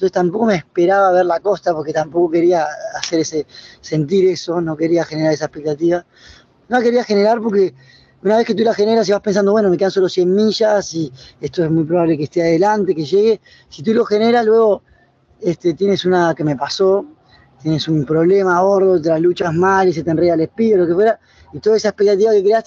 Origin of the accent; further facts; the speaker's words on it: Spain; Encaminar un proyecto de esta envergadura siendo español es difícil